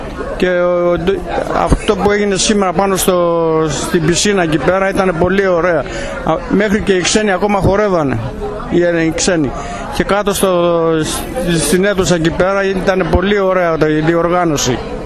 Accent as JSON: {"language": "Greek", "region": "New York", "country": "United States", "said": "είμαι από το Μάρτακ Νέας Υόρκης"}